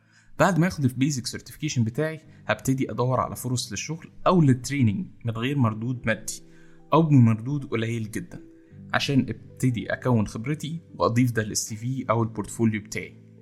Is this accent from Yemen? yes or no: no; Egypt; تاني حاجة ان احنا كمصريين ما عندناش ثقافة النتوركينج قوي